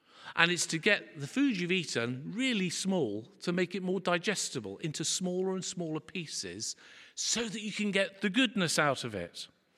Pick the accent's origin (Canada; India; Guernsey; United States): Guernsey; so I was brought up in Guernsey